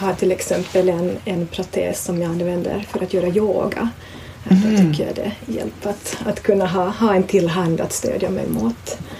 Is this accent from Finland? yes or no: yes; Vaasa, Ostrobothnia, Finland; Och jag föddes upp i Finland i en medelstor stad i Vasa.